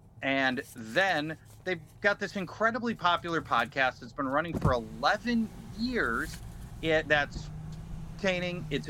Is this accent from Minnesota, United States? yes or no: yes; Minnesota, United States; I'm like, hey, I'm from Minnesota.